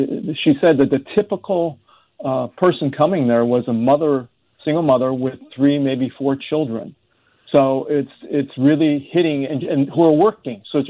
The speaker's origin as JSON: {"language": "English", "region": "Ohio", "country": "United States", "tie": "born or raised there", "said": "working at my hometown paper here in Ohio initially."}